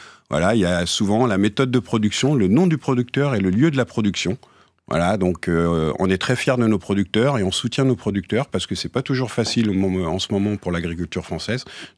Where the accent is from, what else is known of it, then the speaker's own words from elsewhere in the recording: Valognes, Normandy, France; J'ai grandi à Valognes, dans le Cotentin